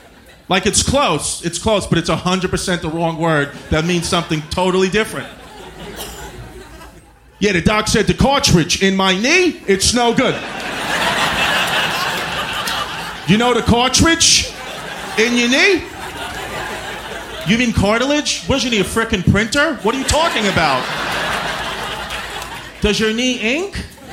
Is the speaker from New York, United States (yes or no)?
yes; New York, United States; You know, we're both from New York. You know, we have these accents. Like, I can't hide it.